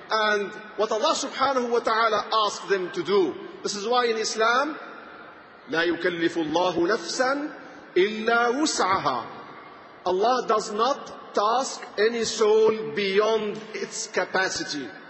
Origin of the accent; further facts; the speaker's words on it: Damascus, Damascus Governorate, Syria; now in London, United Kingdom; I come from Syria, from Damascus, probably the safest place in the world, one of the safest places in the world.